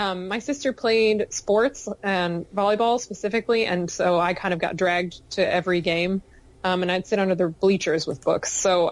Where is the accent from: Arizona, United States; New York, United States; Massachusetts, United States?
New York, United States; Mount Kisco; born there; I am, yeah. I was born in Mount Kisco, New York.